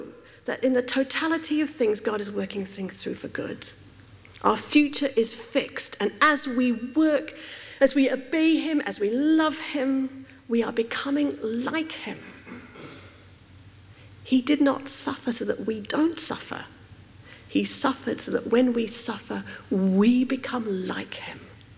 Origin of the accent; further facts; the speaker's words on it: Uganda; I was brought up in Uganda